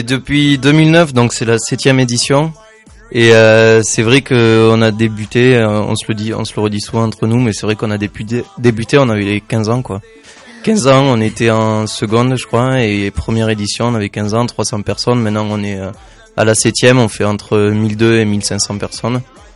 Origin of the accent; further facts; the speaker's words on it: Sauveterre-de-Rouergue, Occitanie, France; moi je suis de Sauveterre de Rouergue à la base.